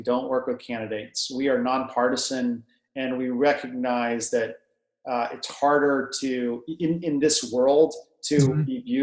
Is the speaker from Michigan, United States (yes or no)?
no; Dallas, Texas, United States; I grew up in Dallas, Texas.